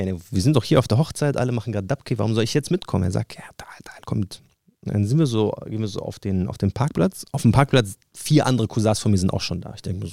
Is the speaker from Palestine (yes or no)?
yes; Palestine; now in Germany; Was willst du mir als Palästinenser, der damit aufgewachsen ist